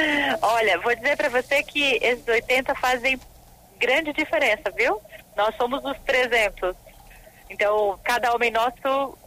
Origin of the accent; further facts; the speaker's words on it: Santa Catarina, Brazil; Então, por exemplo, eu sou de Santa Catarina, o meu subcomandante é de outro estado